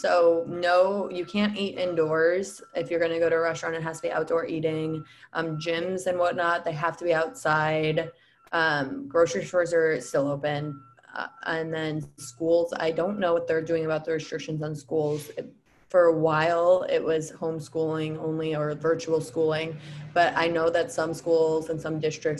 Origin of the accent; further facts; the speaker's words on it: Midwest, United States; I was raised in the Midwest. I thought I would stay in Chicago and not leave Chicago.